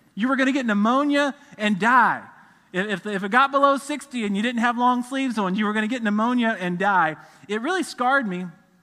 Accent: South Carolina, United States; I grew up in South Carolina, but my people are in West Virginia.

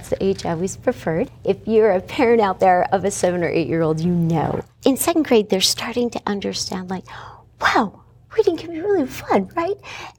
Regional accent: San Antonio, Texas, United States; But I told you, I grew up in San Antonio, Texas. My dad was in the military

